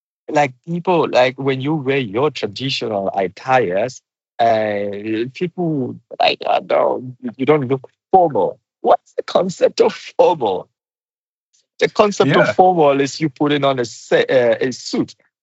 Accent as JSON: {"language": "English", "country": "Nigeria", "tie": "born or raised there", "second_language": "English", "said": "it was so bad in Nigeria. Like, I find it difficult to even speak my native language, because in Nigeria you have to speak English as a form of way of communicating"}